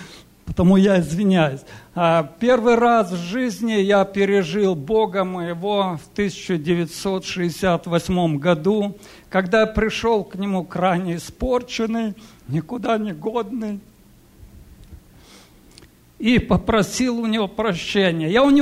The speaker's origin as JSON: {"language": "Russian", "country": "Kazakhstan", "tie": "born or raised there", "said": "родом из Казахстана."}